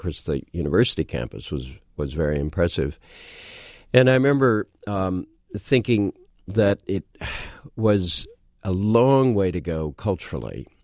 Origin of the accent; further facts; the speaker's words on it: New Jersey, United States; I grew up in New Jersey, around New York City